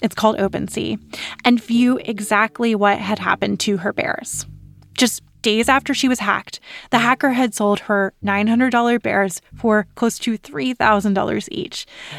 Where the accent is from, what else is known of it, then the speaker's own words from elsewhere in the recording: North Carolina, United States; Like, for me, I'm from North Carolina, and I constantly think about moving back there.